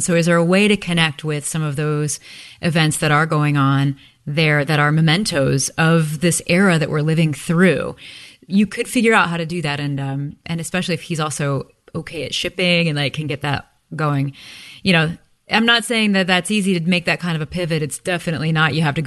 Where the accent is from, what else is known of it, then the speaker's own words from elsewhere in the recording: Midwest, United States; And there's something about growing up in the Midwest too.